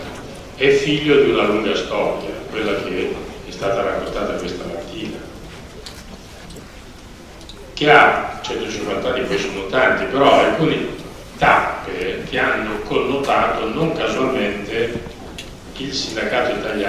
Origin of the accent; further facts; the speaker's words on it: Cremona, Lombardy, Italy; Io sono di Cremona